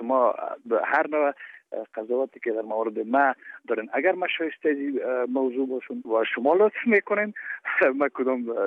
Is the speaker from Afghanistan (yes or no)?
yes; Afghanistan; ما به عنوان یک افغان، به عنوان کسی که در محل زندگی میکنم